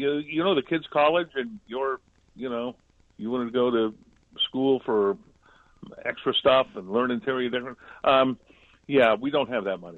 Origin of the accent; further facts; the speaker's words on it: California, United States; growing up, as I say all the time, growing up in Southern California, this was UCLA and USC